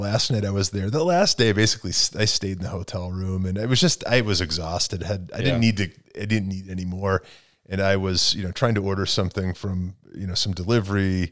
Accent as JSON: {"language": "English", "town": "Chicago", "region": "Illinois", "country": "United States", "lives_now": "Denver, United States", "said": "And I came from Chicago, where we lived in a German neighborhood."}